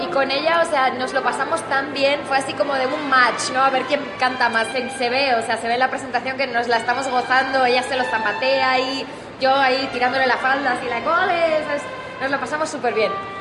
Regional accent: Community of Madrid, Spain; born there; Pasa que yo nací en Madrid, en la sierra

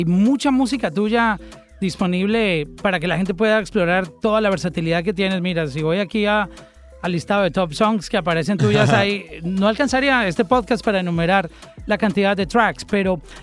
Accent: Colombia; como decimos en mi país, en Colombia

